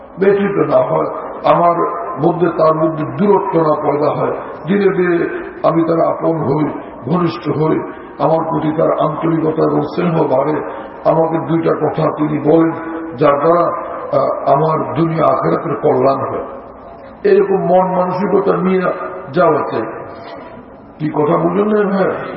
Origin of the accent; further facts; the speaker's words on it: Lalmohan, Barisal Division, Bangladesh; তো আমার নিজের এলাকা লালমোহন যাব